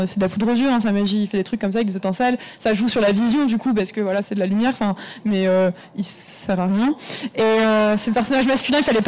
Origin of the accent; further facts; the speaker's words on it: Auvergne-Rhône-Alpes, France; parce que je viens de la Drôme, en fait, du Picodon